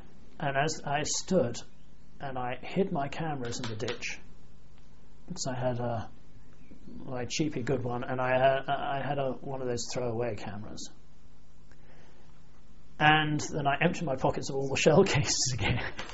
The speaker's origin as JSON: {"language": "English", "region": "England", "country": "United Kingdom", "said": "I said, I'm English."}